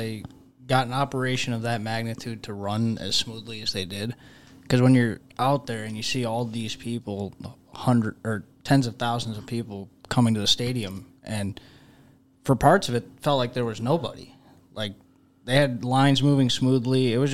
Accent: Lockport, New York, United States; I am from Lockport, New York.

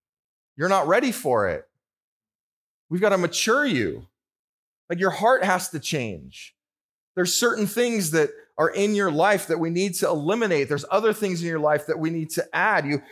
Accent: California, United States; I'm from California, so we can't do that there because there's no clear air.

